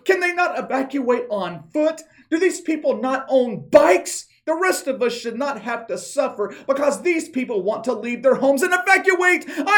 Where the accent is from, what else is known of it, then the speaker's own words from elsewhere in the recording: the South, United States; I grew up in the South. I'm a hurricane expert.